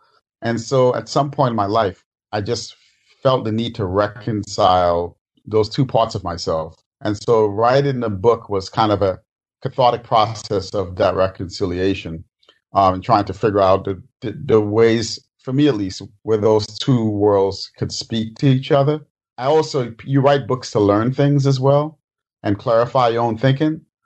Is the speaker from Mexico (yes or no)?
no; Bronx, New York, United States; After all, if you are African-American kid growing up in the Bronx, you know, hey, be an athlete, be a musician.